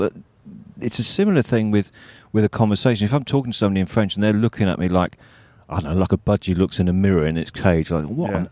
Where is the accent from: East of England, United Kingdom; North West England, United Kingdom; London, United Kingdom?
North West England, United Kingdom; Blackburn; born there; I was born in Blackburn in the north of England.